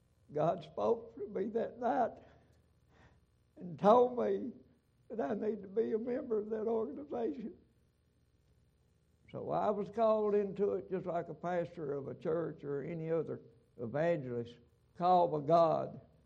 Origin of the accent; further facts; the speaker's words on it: Liberty, Kentucky, United States; I'm from Liberty. I live 5 miles out of Liberty and got a Houstonsville address, which is in Lincoln County. So I don't know where I'm at. The only thing I know, I live on Upper Brush Creek off 49